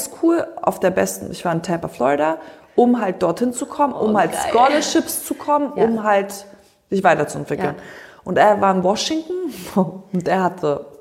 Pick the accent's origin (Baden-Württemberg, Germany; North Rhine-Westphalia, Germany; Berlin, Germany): Berlin, Germany